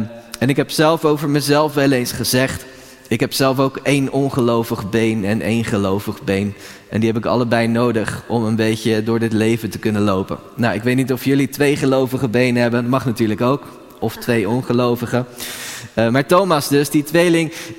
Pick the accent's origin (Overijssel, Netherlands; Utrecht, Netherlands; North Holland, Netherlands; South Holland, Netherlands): South Holland, Netherlands; Rotterdam; Nou is dat van mij persoonlijk ook niet zo'n hobby. Ik ben een Rotterdammer.